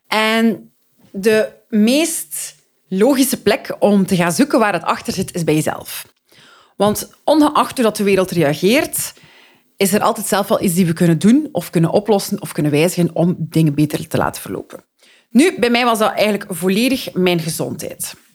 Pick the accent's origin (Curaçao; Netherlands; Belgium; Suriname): Belgium; Flanders; En als Vlamingen worden we geleerd van door te zetten en niet op te geven